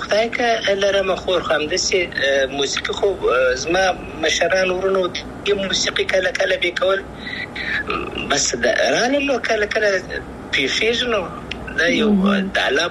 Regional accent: Afghanistan; افغانستان خو زما دی، زه افغان یم.

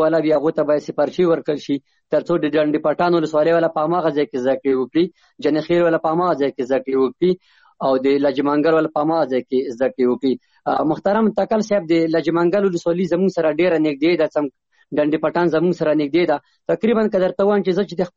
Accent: Chamkani, Paktia, Afghanistan; زه د پکتیا ولایت څمکنی ولسوالی یم

